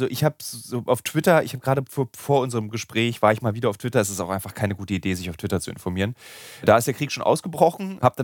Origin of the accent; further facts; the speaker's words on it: Berlin, Germany; Also als Berliner kann ich das nur in dieser einen Variante, die man diesen Namen ausspricht, aussprechen.